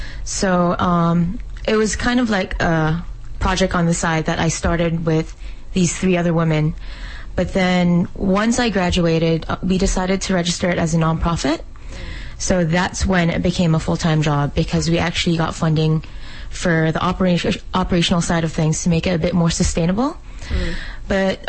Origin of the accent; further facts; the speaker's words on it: Philippines; English is a second language; Especially growing up in the Philippines, I was never really fully aware of the issues going on there.